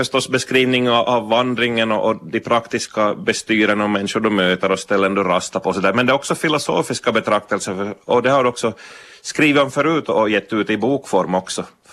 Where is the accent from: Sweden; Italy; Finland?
Finland; Det är en kunskap som vi finländare i alla fall tidigare har varit bra på. Det att umgås utan ord.